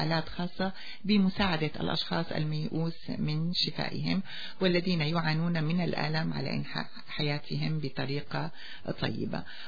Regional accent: Syria; now in Laval, Canada; ومن بلدنا سوريا

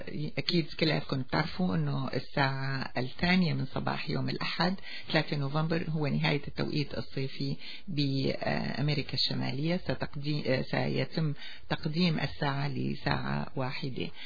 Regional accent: Syria; now in Laval, Canada; ومن بلدنا سوريا

